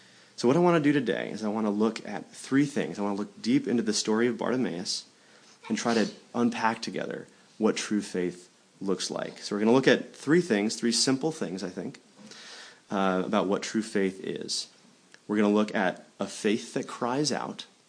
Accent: New Hampshire, United States; I grew up in New Hampshire, and so I think I was given a fern, but we called it a palm branch.

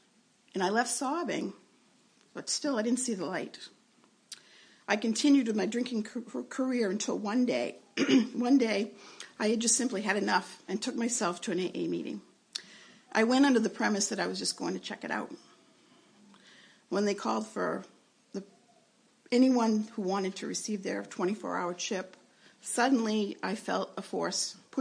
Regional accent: Ware, New Hampshire, United States; I grew up in Ware, New Hampshire, and my first experience with church was attending Sunday school.

